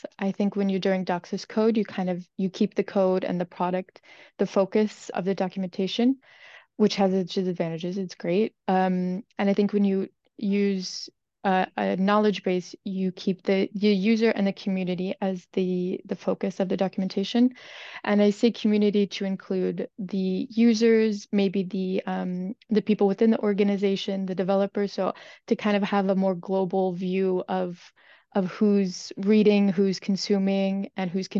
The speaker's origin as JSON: {"language": "English", "country": "United States", "lives_now": "Paris, France", "said": "I'm an American, but I live in Paris, France. And so that kind of gives me an interesting edge, being a native English speaker"}